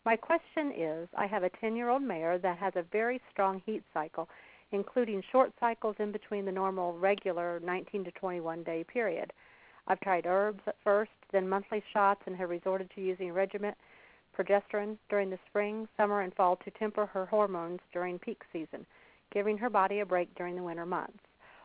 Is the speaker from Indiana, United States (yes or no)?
yes; Shirley, Indiana, United States; I'm from Shirley, Indiana, and we're just about 30 miles east of Indianapolis.